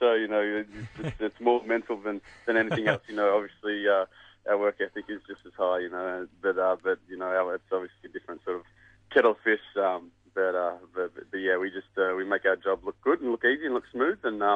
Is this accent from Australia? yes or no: yes; Australia; as an Aussie